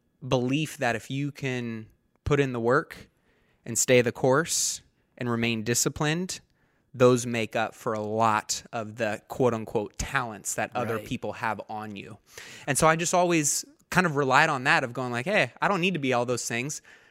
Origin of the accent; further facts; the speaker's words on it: Antelope, California, United States; also born or lived in Roseville; born and raised in Sacramento area, in Antelope and then out into Roseville.